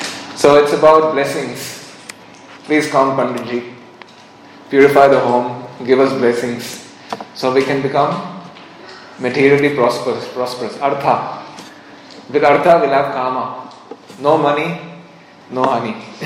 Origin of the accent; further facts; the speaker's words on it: India; because I'm from India